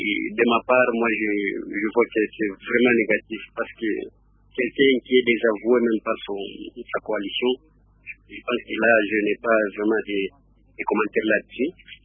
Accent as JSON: {"language": "French", "country": "DR Congo", "said": "ici chez nous au Congo"}